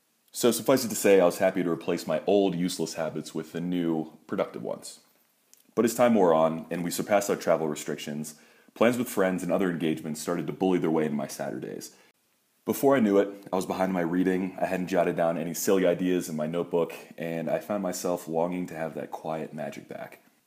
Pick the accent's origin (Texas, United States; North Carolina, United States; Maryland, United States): Maryland, United States; Annapolis; now in Rwanda; I'm from Annapolis, Maryland, and I'm currently serving as a maternal and child health volunteer in Peace Corps Rwanda.